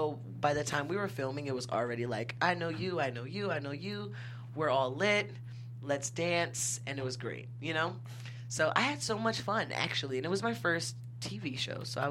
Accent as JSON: {"language": "English", "town": "Philadelphia", "region": "Pennsylvania", "country": "United States", "said": "I am from Philly"}